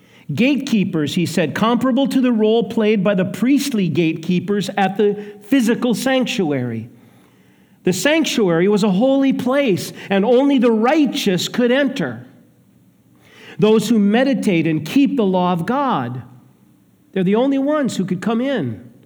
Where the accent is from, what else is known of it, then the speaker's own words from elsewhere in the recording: Minnesota, United States; I'm from Minnesota, and Minnesota has just produced so many losers and people who finish second.